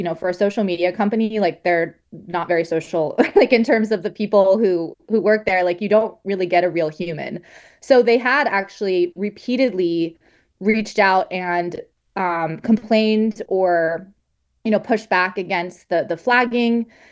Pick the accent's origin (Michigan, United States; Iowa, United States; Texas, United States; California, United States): California, United States; I grew up in California, and I grew up evacuating wildfires